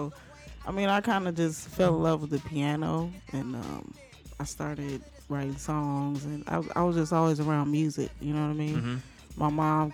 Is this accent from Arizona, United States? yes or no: no; Pittsburg, California, United States; born there; I was born in Pittsburgh, California.